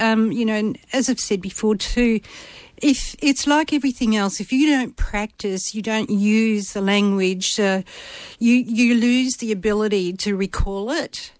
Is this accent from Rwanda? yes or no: no; Albany, Western Australia, Australia; born there; I'm a Menang woman. I was born here in Albany. We call Albany Kinjaling, which translate to place of rain.